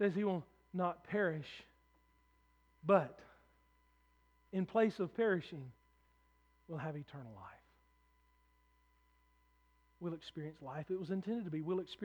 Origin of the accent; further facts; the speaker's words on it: United States; I'm a citizen of the United States. I'm an American.